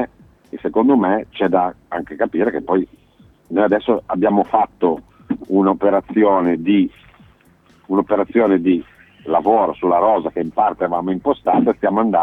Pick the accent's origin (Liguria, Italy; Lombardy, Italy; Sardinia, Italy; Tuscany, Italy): Liguria, Italy; also born or lived in Piedmont; Tu sai bene, sono ligure, anche se sono d'origine del Basso Piemonte, un po' ligure d'azione, ritrasferito qua.